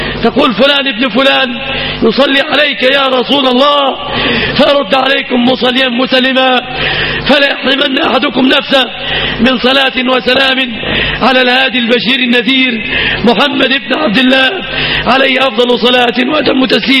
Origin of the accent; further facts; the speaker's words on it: Egypt; سلم بلادنا مصر من كل مكروه وسوء،